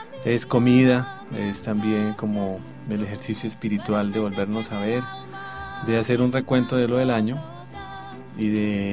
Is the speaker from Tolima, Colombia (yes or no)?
yes; Tolima, Colombia; Bueno, uno como definitivamente es de donde vive, pues soy tolimense. Mi familia de padre es santandereana, de Bucaramanga, del sur.